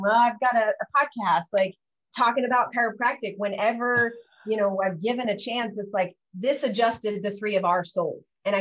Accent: Midwest, United States; You know, I'm a girl from the Midwest. I've seen The Wizard of Oz, I think about 3,000 times. They would show it every year growing up.

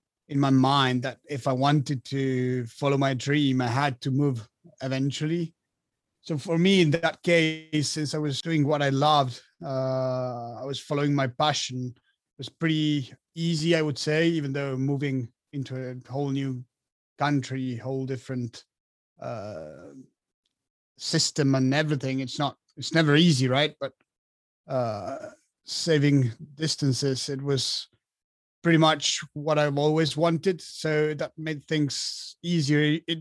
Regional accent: Argentina; moved away as an adult; now in France; I was born and raised in Argentina, so I lived there since I was born till I was about 25, and 5 or 6 years ago, I've actually moved to France

